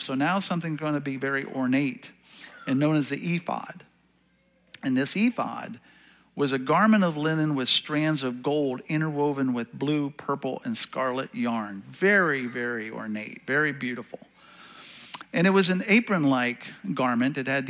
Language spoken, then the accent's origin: English; Pennsylvania, United States; So when I look at the flag, I know it's the American flag, but also I am represented as from Pennsylvania.